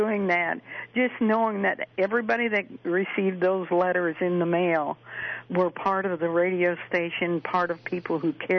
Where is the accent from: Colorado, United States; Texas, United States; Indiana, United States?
Indiana, United States; Michigan City; Indiana is my home state. That's where I was born, in Michigan City, Indiana, which is 45 miles from Illinois.